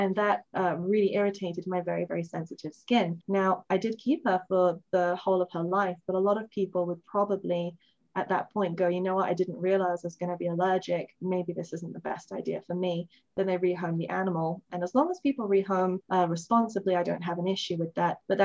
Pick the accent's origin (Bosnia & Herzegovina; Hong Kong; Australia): Hong Kong; also born or lived in London; because I actually grew up in Hong Kong, though I was born in London, as you can tell from the accent.